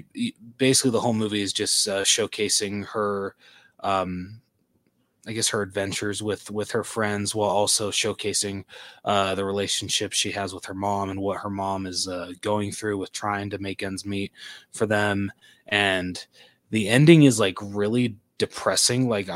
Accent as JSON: {"language": "English", "region": "California", "country": "United States", "tie": "born or raised there", "said": "Like growing up in California as a little kid, experiencing like these kind of areas"}